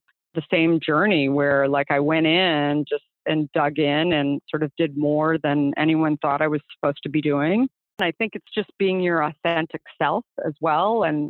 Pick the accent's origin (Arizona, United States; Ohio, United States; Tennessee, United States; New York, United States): Arizona, United States; I grew up in Arizona, was a gymnast, and loved my experience at ASU